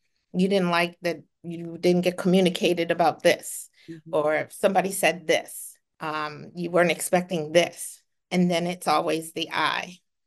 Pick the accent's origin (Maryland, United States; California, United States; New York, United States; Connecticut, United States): Maryland, United States; Reisterstown; I grew up in Reisterstown, Maryland. I went to school there with my mom and dad and two sisters. I am currently living in Carroll County.